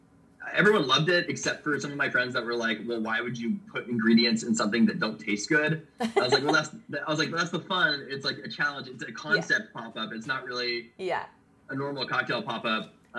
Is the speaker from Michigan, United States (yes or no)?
no; Napa, California, United States; And I remember we passed through Napa, which is my hometown